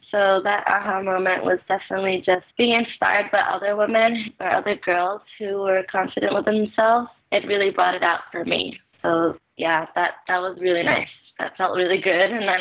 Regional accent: Philippines; accent: Filipino; English is a second language; Obviously, it's from Philippines. My accent wasn't English.

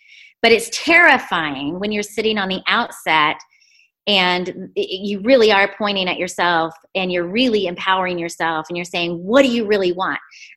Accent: Midwest, United States; You know, I grew up in the Midwest. We have a hard work ethic. I have Irish blood flowing through my veins.

